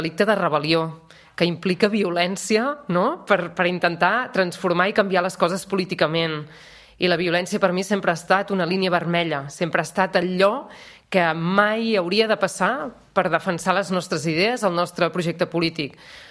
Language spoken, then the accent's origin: Catalan; Vic, Catalonia, Spain; Però a mi em recorda Vic, perquè jo sóc de Vic i Vic és una ciutat freda també i amb molta boira.